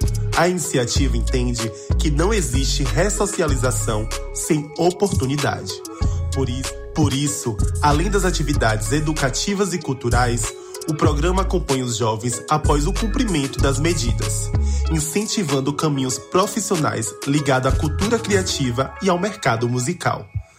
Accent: Mundo Novo, Bahia, Brazil; now in Salvador, Brazil; sou de Mundo Novo e moro em Salvador.

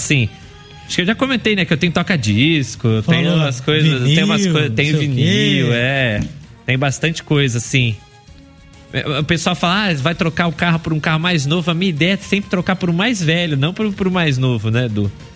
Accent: Londrina, Paraná, Brazil; also born or lived in Rolândia; eu era criança, morava em Rolândia. Eu sou nascido aqui em Londrina mesmo, morei aqui ali até os 4 anos de idade. Quando eu fiz uns 4 anos, minha família mudou pra Rolândia e nós ficamos 2 anos lá.

